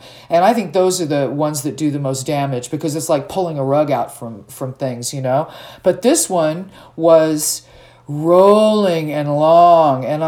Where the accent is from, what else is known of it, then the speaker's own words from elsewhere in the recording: California, United States; I'm a Californian. We did have an earthquake yesterday